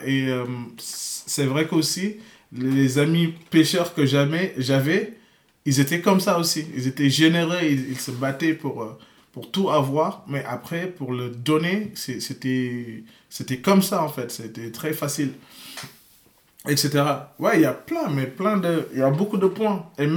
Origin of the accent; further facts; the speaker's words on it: Saint-Louis, Senegal; je viens d'Ndar Saint-Louis, je suis né là-bas en 1979.